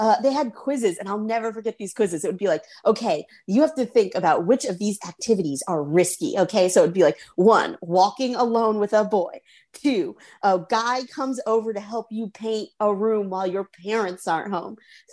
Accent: Charlotte, North Carolina, United States; So I am from Charlotte, North Carolina.

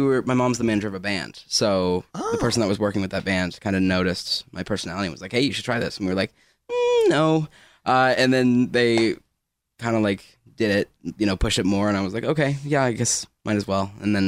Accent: Bluff City, Tennessee, United States; We're from Bluff City, which is as east as you can possibly go. We live on a farm.

